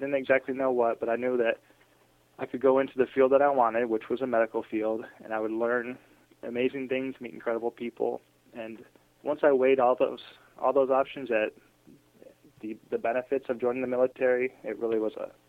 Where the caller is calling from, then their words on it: Washington, District of Columbia, United States; I'm calling you from Washington, D.C.